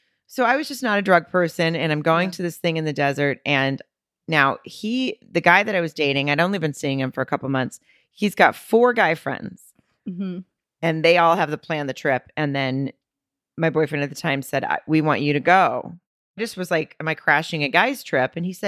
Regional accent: Arkansas, United States; And I'm like, I'm from Arkansas. This is my first exposure to like any kind of outdoor rave type party. Most I had done is like drink beer by a creek.

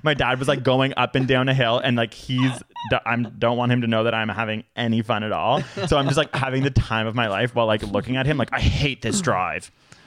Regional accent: Toronto, Ontario, Canada; In where I grew up in Toronto

